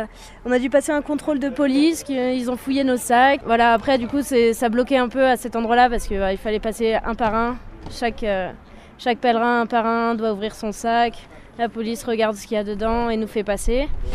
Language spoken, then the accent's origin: French; Saint-Jean-de-Luz, Nouvelle-Aquitaine, France; j'ai 24 ans, je suis du Pays Basque de Saint-Jean-de-Luz